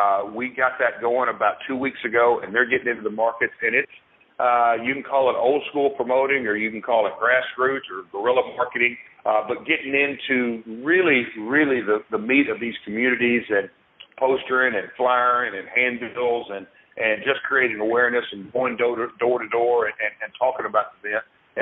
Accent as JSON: {"language": "English", "region": "Tennessee", "country": "United States", "tie": "born or raised there", "said": "be kicking off Global Force Wrestling's very first event in my home state."}